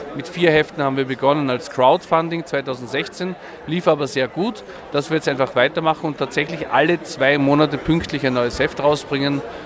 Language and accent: German; Vienna, Austria; ich bin aus Wien.